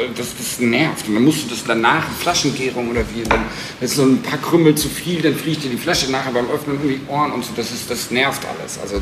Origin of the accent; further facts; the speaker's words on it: Münster, North Rhine-Westphalia, Germany; also ich bin selber Münsteraner, ich bin gerne Münsteraner, ich finde Münster super.